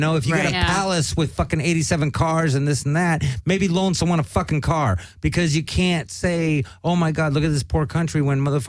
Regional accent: Pacoima, California, United States; I'm from fucking Pacoima.

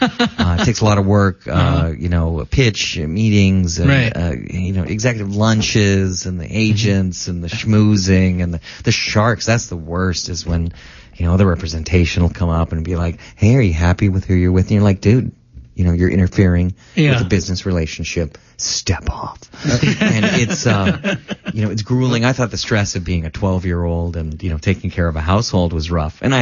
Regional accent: Palm Springs, California, United States; born there; I'm in California. I cheated. I was born in Palm Springs.

